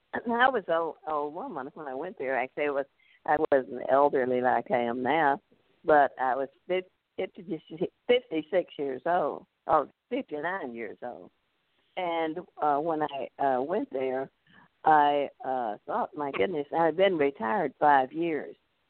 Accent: Louisiana, United States; born there; Well, my background was I was born in North Louisiana during the Jim Crow era, and also it was during the Great Depression, so we were very poor.

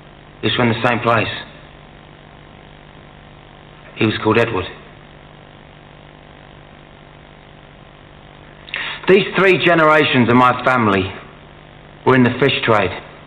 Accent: Bermondsey, London, United Kingdom; I'm an Englishman. I'm from Bermondsey, southeast London. My father was called George. He was also from Bermondsey.

